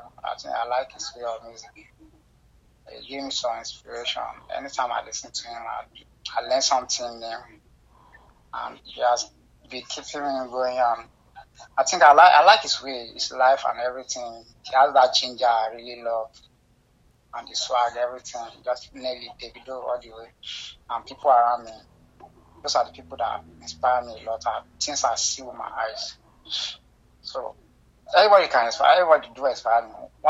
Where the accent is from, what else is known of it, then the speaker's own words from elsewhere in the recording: Nigeria; I'm from Nigeria, but the record label is in South Africa